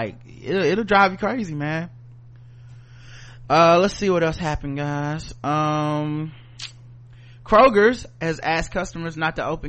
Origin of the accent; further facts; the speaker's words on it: North Carolina, United States; and we're from North Carolina. I know we have a concealed carry thing.